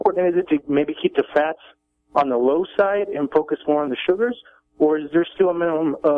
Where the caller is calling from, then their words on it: Colorado Springs, Colorado, United States; I'm in Colorado Springs